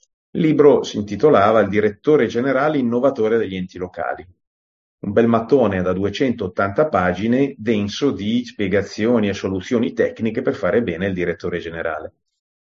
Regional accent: Milan, Lombardy, Italy; da buon milanese con ascendenti calvinisti

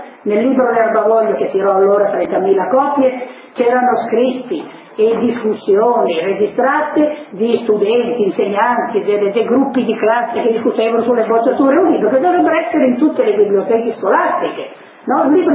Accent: Emilia-Romagna, Italy; io invidio i poeti in lingua romagnola, sono romagnola

